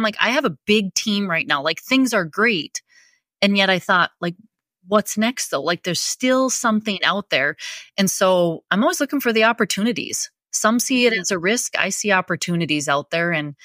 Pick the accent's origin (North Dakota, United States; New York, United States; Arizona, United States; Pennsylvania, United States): North Dakota, United States; Watford City; When I grew up here in Watford City, my town was about 1,500 people. Mm-hmm. So that's what I grew up in, did 4-H, FFA, all of those things.